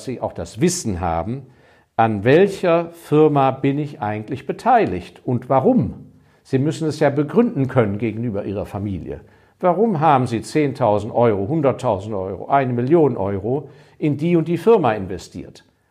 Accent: Hong Kong; ich habe ja meine Kindheit in Hongkong verbracht, als Hongkong noch ein sehr kleiner Kolonialposten war. Bin da in die englische Grundschule gegangen mit zu warmer Schuluniform und habe Hongkong mit 2 Millionen Einwohnern erlebt.

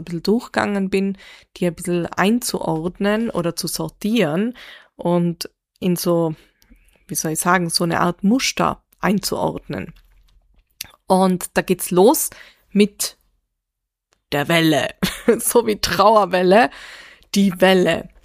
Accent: Reutte, Tyrol, Austria; auch von eben Menschen in Reutte, in meinem Heimatort, die sie kannten, die mich kannten, so

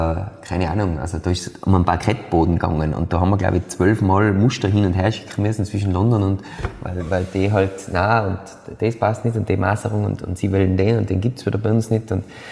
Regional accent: Austria; Dachkonstruktionen, die bei uns in Österreich nie und nimmer feuerpolizeilichen Beschau standhalten würden.

